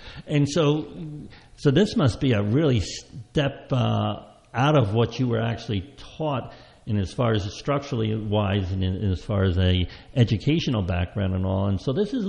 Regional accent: New Jersey, United States; It used to be, I grew up in Huntington County, so it used to be a very active farm and stuff from what I remember

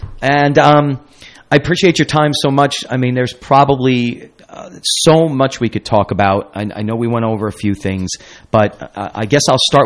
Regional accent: New Jersey, United States; now in Clinton, United States; to go to Clinton or to go back to my hometown, which is up in Bergen County. And I'm so happy that I decided to come back to this beautiful, beautiful little oasis

